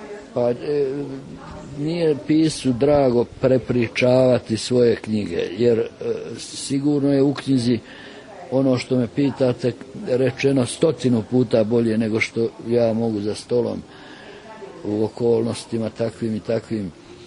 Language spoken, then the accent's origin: Bosnian; Bosnia & Herzegovina; Mi smo ljudi Bosanci, ljudi kompromisa